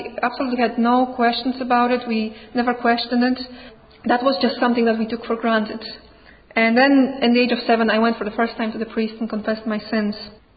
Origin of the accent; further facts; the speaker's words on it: Poland; English is a second language; I was brought up in Poland. Poland is a very beautiful country. It also is a very, very strong Roman Catholic country.